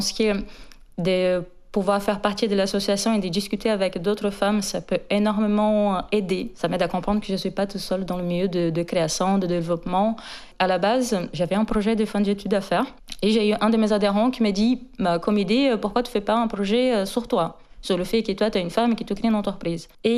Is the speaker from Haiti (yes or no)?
no; Brazil; now in France; je suis brésilienne.